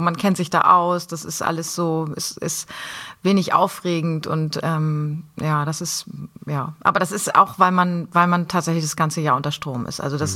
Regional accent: Husum, Schleswig-Holstein, Germany; Weil es einfach Heimat ist, und ich sehr heimatverbunden bin.

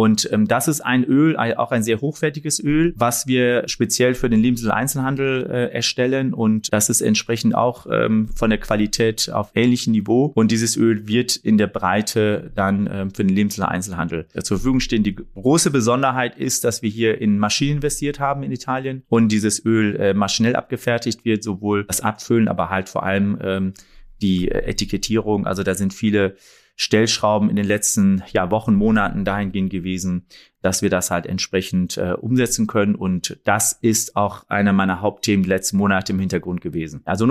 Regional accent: Rheine, North Rhine-Westphalia, Germany; also born or lived in Tehran, Iran; now in Düsseldorf, Germany; geboren in Iran, in Teheran, vor mehr als 46 Jahren und aufgewachsen im Münsterland, bei Münster in der kleinen, schönen Stadt Rheine und wohnhaft aktuell im Großraum Düsseldorf.

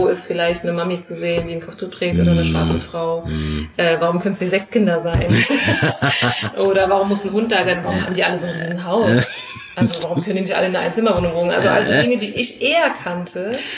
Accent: Frankfurt, Hesse, Germany; born or raised there

